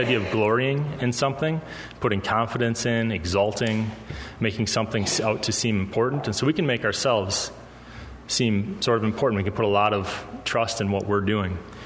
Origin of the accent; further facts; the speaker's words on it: Wisconsin, United States; I grew up here in Western Wisconsin.